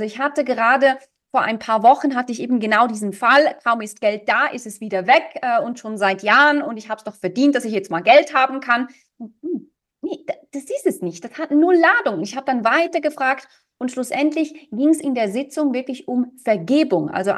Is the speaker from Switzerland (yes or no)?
yes; Switzerland; Vielleicht habe ich es als Schweizerin so komisch betont